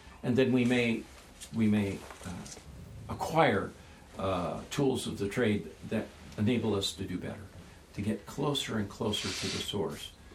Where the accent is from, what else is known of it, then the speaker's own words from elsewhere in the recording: Los Angeles, California, United States; I was born and raised in Los Angeles.